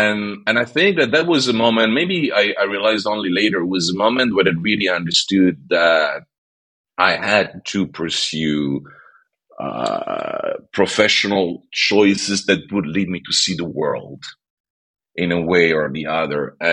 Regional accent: Switzerland; English is a second language; I come from Switzerland. It's a small country

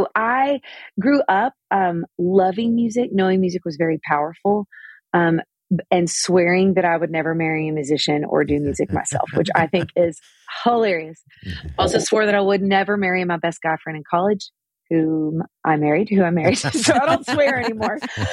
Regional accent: Nashville, Tennessee, United States; So I grew up in Nashville, Tennessee. We're still here now.

